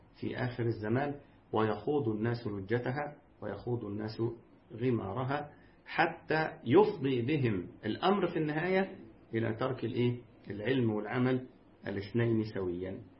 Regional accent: Egypt; وها أنتم ترون عندنا في مصر يعني جندي الباطل

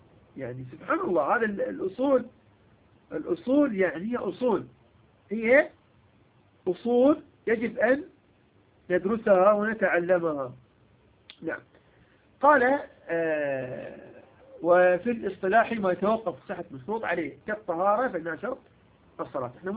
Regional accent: Iraq; جايب وياي مثلا من بلدي العراق

